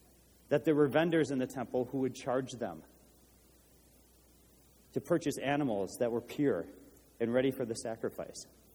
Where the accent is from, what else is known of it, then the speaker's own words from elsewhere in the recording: Minnesota, United States; I grew up in Minnesota, and when I was a young man, as some of you know this in my story, my father passed away.